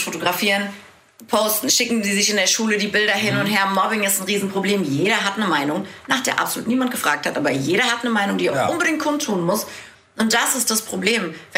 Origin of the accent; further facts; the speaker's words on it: Tunisia; gerade so aus meinem Kulturkreis, ich komme aus Tunesien